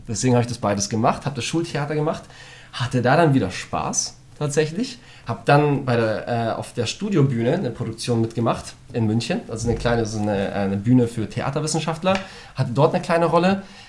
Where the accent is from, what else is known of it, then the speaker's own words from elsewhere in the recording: Poland; Und das auch als Pole, also mit zwei polnischen Eltern.